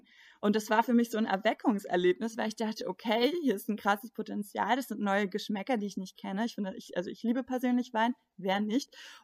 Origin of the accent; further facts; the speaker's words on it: Berlin, Germany; Und ich bin ja nun in Berlin aufgewachsen.